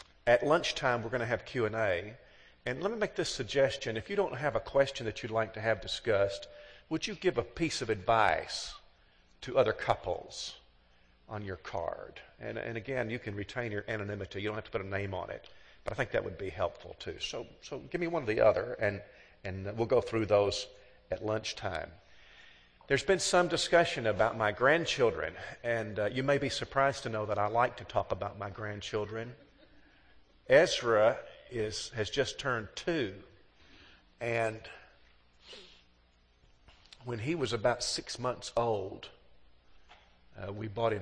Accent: Alabama, United States; And I said, "I'm from Alabama."

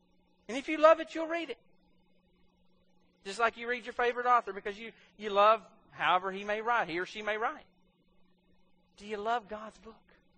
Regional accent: Corinth, Mississippi, United States; I grew up in Corinth, Mississippi. I had trees in my yard that three people couldn't hold hands and get around.

